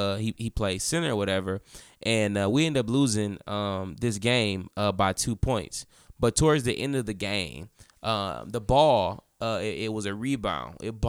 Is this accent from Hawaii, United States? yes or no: no; Detroit, Michigan, United States; So people who are born and raised in Detroit, we all have this grit about us.